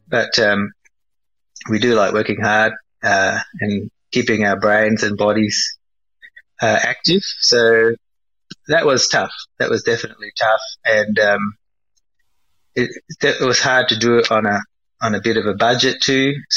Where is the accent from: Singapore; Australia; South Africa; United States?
Singapore; I grew up with food around. My family, we're from Singapore.